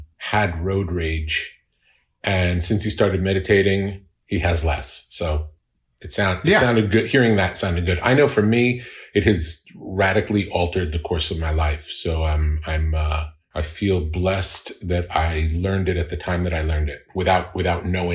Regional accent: Long Beach, New York, United States; Long Island, Long Beach.

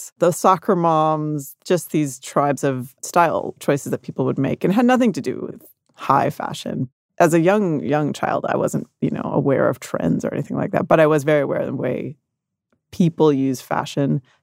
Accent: Washington, District of Columbia, United States; I think I was very aware of that growing up in Washington, D.C.

